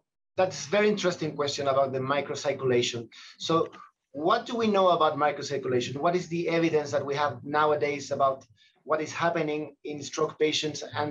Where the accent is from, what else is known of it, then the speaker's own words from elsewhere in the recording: Chile; from Chile.